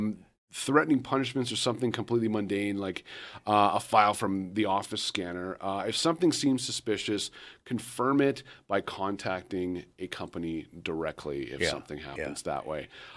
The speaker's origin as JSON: {"language": "English", "country": "Canada", "moved": "yes", "lives_now": "United States", "said": "I'm from Canada originally, and I came here to the United States."}